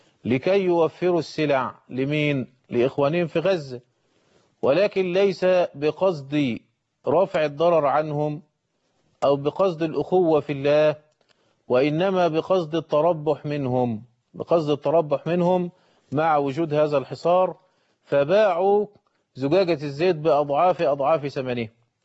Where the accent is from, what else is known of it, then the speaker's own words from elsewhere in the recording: Egypt; حتى انتشر عندنا في مصر الباعة الجائلون وماشي يقول: يا مجنونة يا طماطم